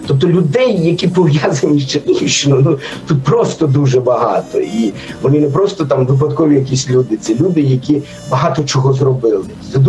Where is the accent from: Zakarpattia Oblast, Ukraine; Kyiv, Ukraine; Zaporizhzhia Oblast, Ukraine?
Kyiv, Ukraine; born there; якщо брати чисто точку народження, то це Київ, звичайно. Але моя мама з Південної Чернігівщини, це Бобровицький район, тато з Новгородсіверського району.